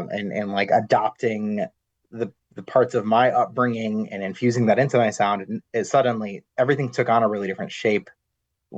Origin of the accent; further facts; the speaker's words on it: Ohio, United States; I'm a product of immigrants from Aleppo, Syria, personally, but I grew up in Northeast Ohio.